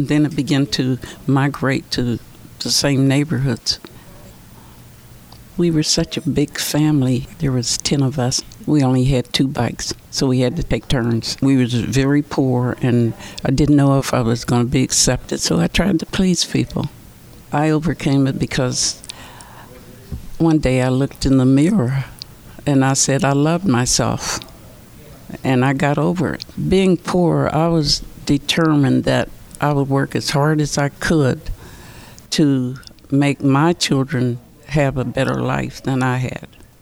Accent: Clarksburg, West Virginia, United States; I'm from Clarksburg, West Virginia. It was a very small town. Everybody knew everybody.

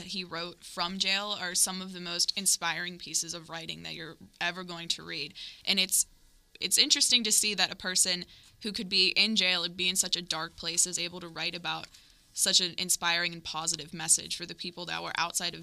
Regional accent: Upper St. Clair, Pennsylvania, United States; from Upper St. Clair.

